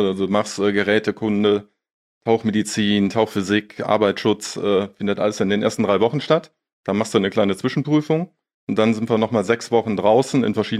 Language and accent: German; North Rhine-Westphalia, Germany; Du weißt, wir sind aus Nordrhein-Westfalen.